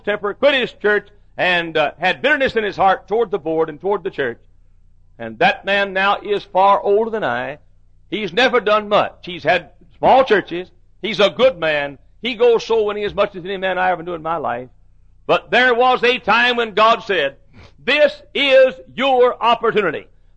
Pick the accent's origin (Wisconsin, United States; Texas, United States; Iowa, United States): Texas, United States; Dallas; I was sitting in a motel room in Dallas, Texas, my hometown, and the phone rang and I answered it.